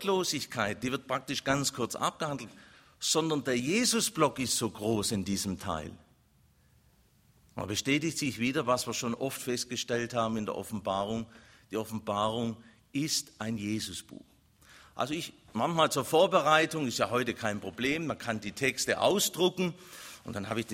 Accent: Ulm, Baden-Württemberg, Germany; Einer der schönsten Städte Süddeutschlands, Ulm, meiner Heimatstadt

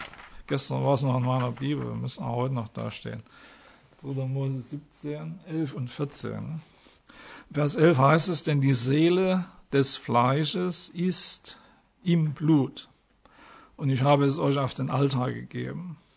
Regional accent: Saxony, Germany; Tot, ich bin Sachse, muss sagen, mit zwei harten T, ne?

